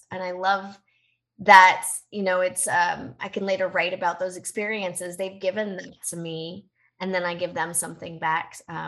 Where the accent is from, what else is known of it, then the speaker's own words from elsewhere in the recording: Colorado, United States; born there; now in Savannah, United States; I was born in Colorado.